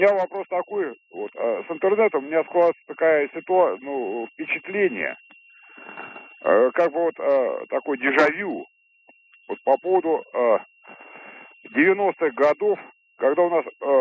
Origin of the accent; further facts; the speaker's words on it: Moscow, Russia; я москвич